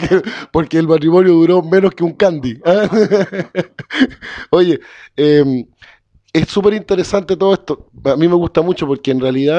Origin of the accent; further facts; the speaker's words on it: Villarrica, Araucanía, Chile; moved away; also born or lived in Santiago / Temuco; yo nací en Santiago por error, porque yo soy de Villarrica, en realidad.